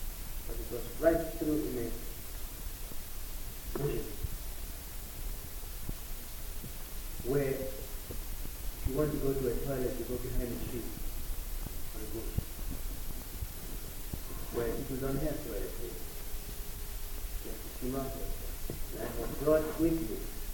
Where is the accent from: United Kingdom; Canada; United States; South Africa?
South Africa; born there; because I was born in South Africa and I'm a city person.